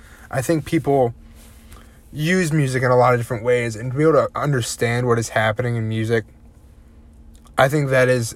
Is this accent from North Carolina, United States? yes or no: no; Waterville, Ohio, United States; I'm from Waterville, Ohio, and I'm a freshman at BG this year.